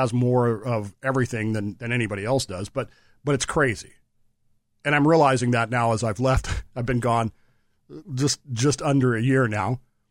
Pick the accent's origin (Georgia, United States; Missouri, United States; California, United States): California, United States; God, the further I get away from being a Californian, the more I look at what happens in California with just this, I don't know, disdainful eye.